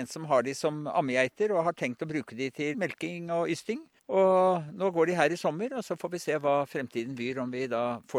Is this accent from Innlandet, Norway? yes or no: no; Oslo, Norway; Ja, jeg solgte gården og flyttet til Oslo. Jeg kom jo fra Oslo og flyttet nå opp igjen på denne setra som har jo tilhørt familien i over 100 år.